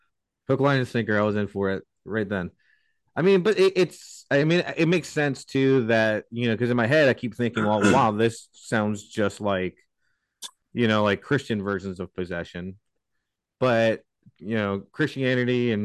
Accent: New York, United States; We're from New York.

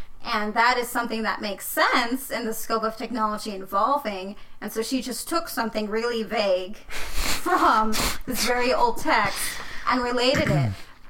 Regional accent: Bible Belt, United States; Growing up in the Bible Belt, there was I would often hear of, like, the world is ending stories

